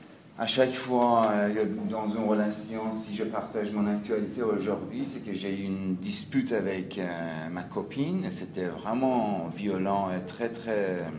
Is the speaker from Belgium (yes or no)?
no; Iran; French is a second language; also born or lived in Greece